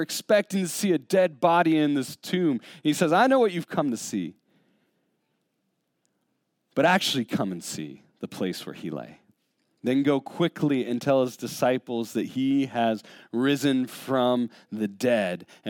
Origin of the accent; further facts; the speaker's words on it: Alaska, United States; Now, I grew up in Alaska my whole life, and it was probably around high school or college I actually got to witness like an actual thunderstorm